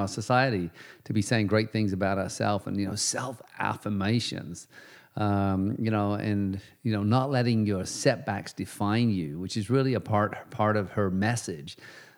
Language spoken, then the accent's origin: English; England, United Kingdom; Of course, I am from England originally, so.